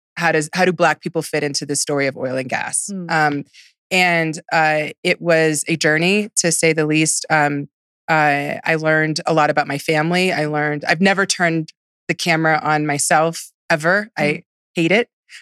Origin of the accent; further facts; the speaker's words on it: Houston, Texas, United States; I'm from Houston, and I'm actually 7th generation Texan, 7th generation Galveston, Houston.